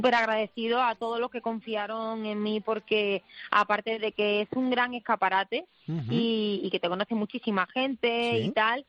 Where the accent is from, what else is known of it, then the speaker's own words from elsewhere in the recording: Alhaurín de la Torre, Andalusia, Spain; Pues soy de la Orina de la Torre.